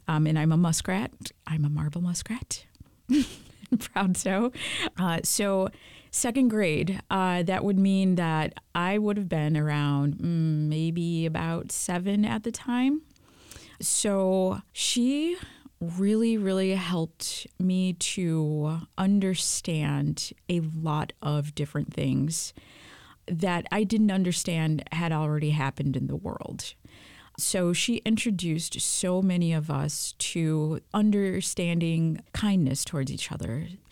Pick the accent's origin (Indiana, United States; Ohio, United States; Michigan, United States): Michigan, United States; East Lansing; I, of course, grew up in Michigan, and I grew up in East Lansing, Michigan, actually.